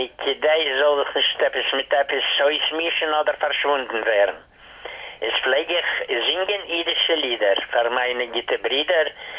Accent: Bessarabia, Moldova; born there; German is a second language; Ich bin geboren in Bessarabien. Weißt ihr, also Gegend ist so in Moldova.

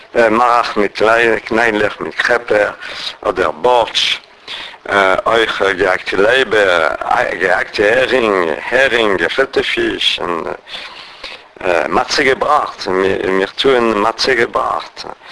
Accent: Paris, Île-de-France, France; born there; German is a second language; Ich bin ein Kind von dem Plätzl. Ich bin geboren in dem Plätzl.

